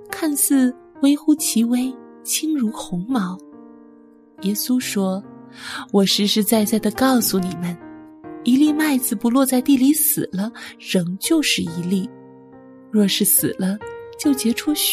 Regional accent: China; now in Africa; 我是中国的弟兄，正在非洲读神学。

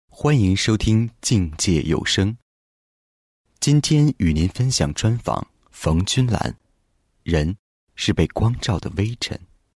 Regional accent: Chiayi, Taiwan; also born or lived in Hong Kong; 我1961年出生于香港，三岁时随父亲来到台湾嘉义开拓教会，从此在台湾落脚。虽然在基督化家庭长大

